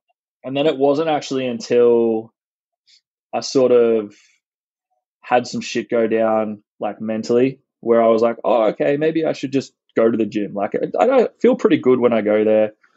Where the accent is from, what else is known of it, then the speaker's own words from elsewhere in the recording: Townsville, Queensland, Australia; moved away as an adult; now in Gold Coast, Australia; like I grew up in Townsville and I moved out of Townsville. I think it was like 4 weeks after I graduated school. I just packed everything into my little Suzuki Swift and drove down to the Gold Coast.